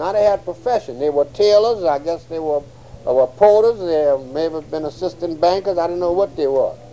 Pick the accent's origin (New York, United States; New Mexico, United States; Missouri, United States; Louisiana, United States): Louisiana, United States; New Orleans; I'm coming from New Orleans. I say, what's going on here?